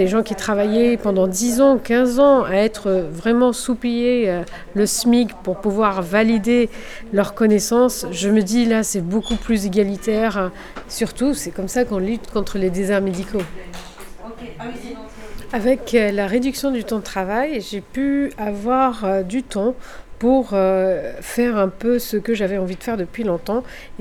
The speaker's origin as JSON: {"language": "French", "town": "Tozeur", "region": "Tozeur Governorate", "country": "Tunisia", "tie": "born or raised there", "moved": "as an adult", "said": "J'ai quitté ma région natale, qui est Touzeur, après mon baccalauréat pour aller faire mes études à la faculté de médecine du Tunis au milieu des années 2030."}